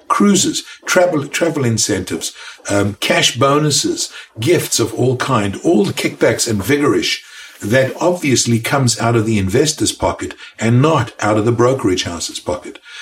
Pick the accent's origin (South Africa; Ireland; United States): South Africa; I was born in South Africa, as you can tell from my accent. And over there, when I was growing up